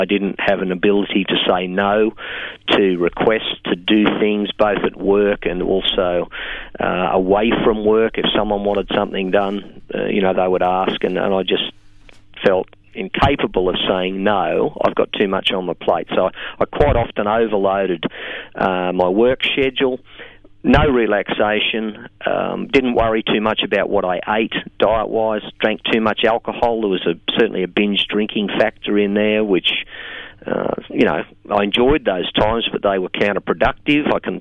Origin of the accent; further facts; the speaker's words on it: Singleton, New South Wales, Australia; I grew up in the Hunter Valley in a town called Singleton. And I thought for a long time that's what I might do for career. My dad was a dairy farmer and I was there until I was 18.